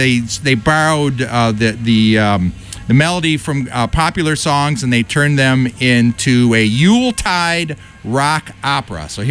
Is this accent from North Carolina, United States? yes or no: no; Detroit, Michigan, United States; moved away; So, of course, growing up in Detroit, I knew we had a fairly large Polish community. It was only after I left Detroit